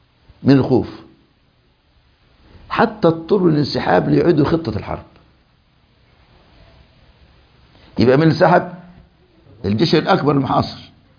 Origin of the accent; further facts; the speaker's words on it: Egypt; عندنا في مصر